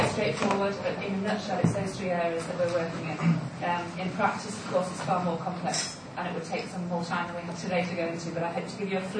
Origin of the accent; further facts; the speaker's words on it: United Kingdom; I'm British.